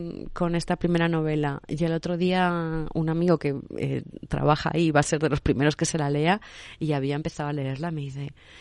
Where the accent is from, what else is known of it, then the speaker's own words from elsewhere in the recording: Logroño, La Rioja, Spain; also born or lived in Argentina; Es verdad que yo mi mayor tiempo fue en Argentina, pero y es verdad que yo soy de Logroño, de un pueblo chico en La Rioja